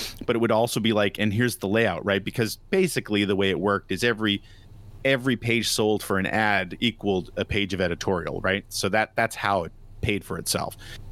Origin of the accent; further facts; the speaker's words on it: Nova Scotia, Canada; because around here in the 80s, again, I'm from Nova Scotia, so around here in the 80s and 90s